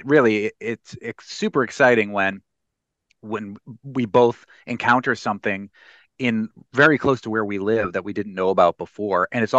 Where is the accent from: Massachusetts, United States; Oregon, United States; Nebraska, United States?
Massachusetts, United States; Boston; I grew up in the Boston area, and the Boston area radio stations were doing it really, really well.